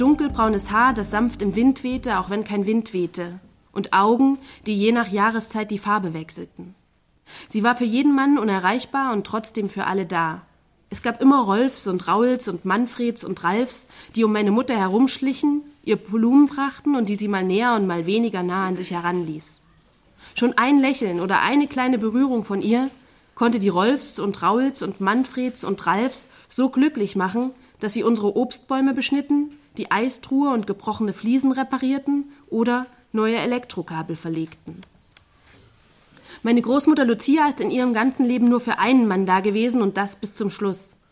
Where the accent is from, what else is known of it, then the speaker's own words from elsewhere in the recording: Leipzig, Saxony, Germany; In Leipzig, wo ich herkomme, habe ich so eine Lesebühne.